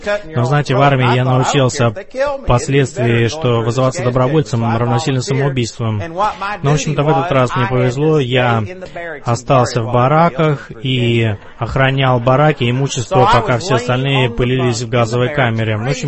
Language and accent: Russian; Arlington, Texas, United States; Вы знаете, я вырос в Орлингтон, Тексас, и у нас во дворе росло 26 или 23 куста пекона.